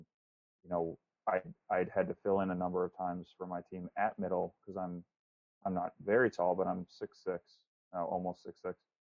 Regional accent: Chicago, Illinois, United States; So I grew up in Chicago. First suburb north of Chicago.

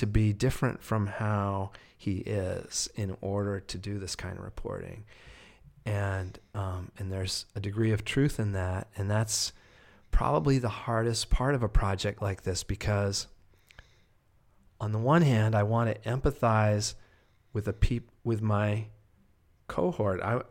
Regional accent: New York, United States; here I am from New York. What am I doing in rural Nebraska?

